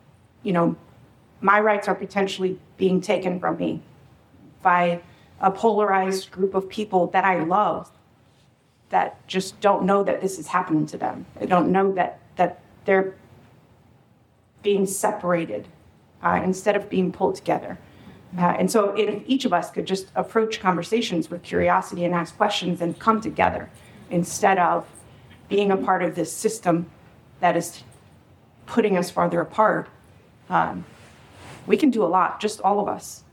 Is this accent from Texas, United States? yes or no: no; Hawaii, United States; Having lived, born and raised in Hawaii, grew up multicultural, exposed to so many different cultures and people, and the South is different.